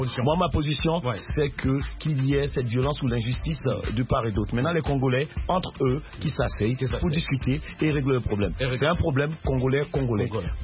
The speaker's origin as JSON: {"language": "French", "country": "Côte d’Ivoire", "lives_now": "France", "said": "Moi, je vis en France, je suis l'Afrique. Je suis ivoirien, mais je suis l'Afrique."}